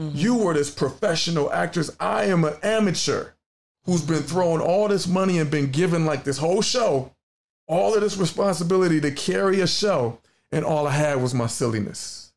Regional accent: Cleveland, Ohio, United States; You know, I'm from Cleveland. Grew up in the 80s and 90s of hardcore music.

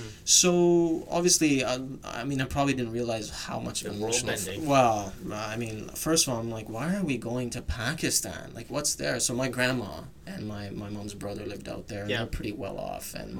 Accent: Calgary, Alberta, Canada; I was 14. I grew up in Calgary, Alberta.

